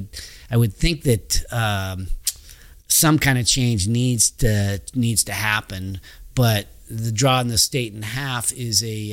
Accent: Roseville, California, United States; now in Loomis, United States; I grew up in Roseville, so I bought my burial plot in Roseville so I can overlook the football field

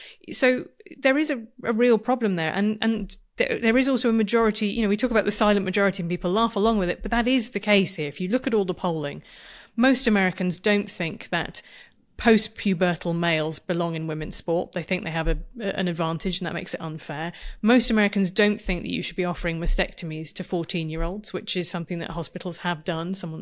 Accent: United Kingdom; Being British is an advantage. I don't think it makes me cooler. I think it makes me more secure in the fact that we have come to an understanding here in Britain, along with the Scandinavian countries.

